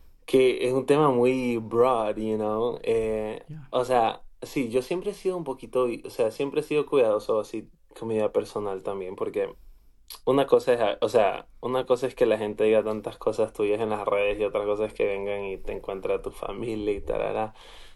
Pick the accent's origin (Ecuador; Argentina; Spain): Ecuador; o sea, yo soy del Ecuador. Mi familia, yo nací allá.